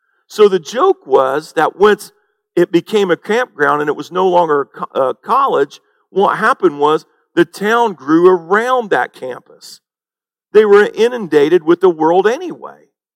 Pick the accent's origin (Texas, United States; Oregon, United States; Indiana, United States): Indiana, United States; Now, that's interesting because I'm from Indiana, and I told you that a million times.